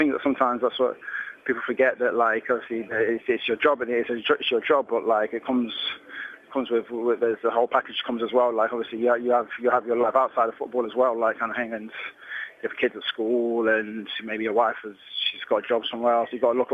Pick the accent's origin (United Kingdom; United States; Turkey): United Kingdom; Midlands; From growing up, I grew up in the Midlands